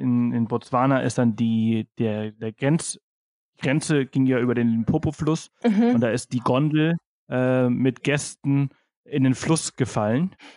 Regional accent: Balearic Islands, Spain; Aber so ist das halt in Südeuropa. Ich meine, ich komme ja aus Spanien.

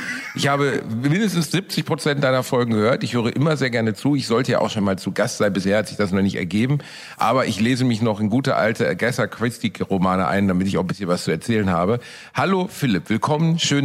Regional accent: Gelsenkirchen, North Rhine-Westphalia, Germany; Bochum, die so ziemlich tristeste Stadt direkt nach meiner Heimatstadt Gelsenkirchen.

